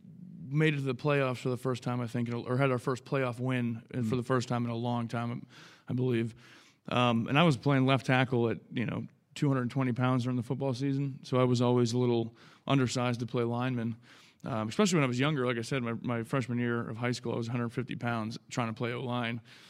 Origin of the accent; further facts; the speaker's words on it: Pennsylvania, United States; Yeah, I grew up in the Whippeal, Western Pennsylvania. Blue collar parents, blue collar city, just working hard, every day.